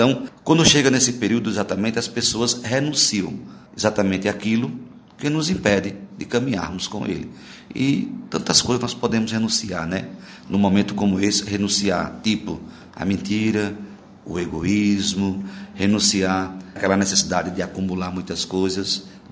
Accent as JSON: {"language": "Portuguese", "town": "Poços de Caldas", "region": "Minas Gerais", "country": "Brazil", "said": "Como criança e como adolescente, nós viemos de Poços, de a pé, para subir aqui o Cruzeiro."}